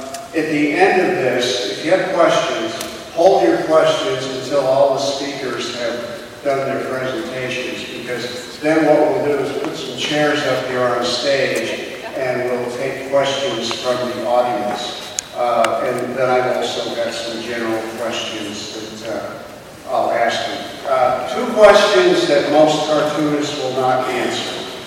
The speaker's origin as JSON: {"language": "English", "town": "Lincoln", "region": "Nebraska", "country": "United States", "said": "I'm a cartoonist from Lincoln, Nebraska"}